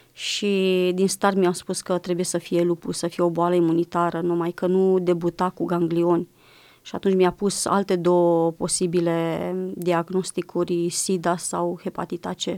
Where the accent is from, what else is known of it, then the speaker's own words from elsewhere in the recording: Romania; now in Spain; și-a dat seama că sunt româncă după nume